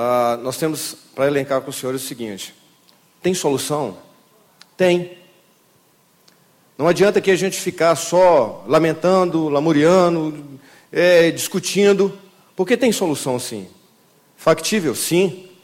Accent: Brazil; Eu não aceito isso como brasileiro.

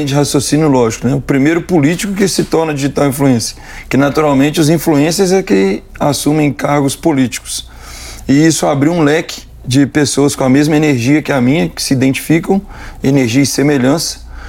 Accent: Belo Horizonte, Minas Gerais, Brazil; Irei representar não só BH, porque sou de BH, mas também todo o estado.

